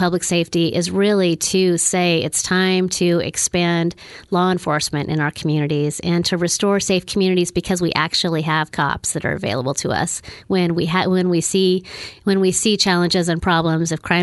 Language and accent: English; Klamath Falls, Oregon, United States; I'm originally from Klamath Falls, raised a small town girl, still a small town girl at heart